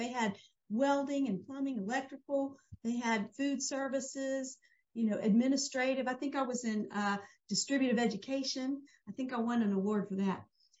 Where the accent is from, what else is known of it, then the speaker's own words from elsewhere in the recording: Pascagoula, Mississippi, United States; Well, you know, I grew up in Pascagoula, Mississippi, And in Pascagoula, everybody pretty much went to the same school.